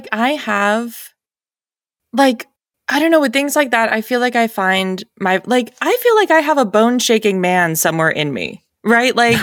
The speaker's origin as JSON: {"language": "English", "region": "New England", "country": "United States", "accent": "New England", "said": "80% of my notes were about my New England accent, unintentional New England accent."}